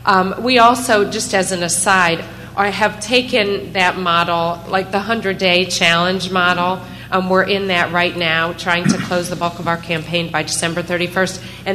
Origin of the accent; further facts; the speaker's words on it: Memphis, Tennessee, United States; from Memphis, Tennessee, and I couldn't get up here and not ask my sister a question.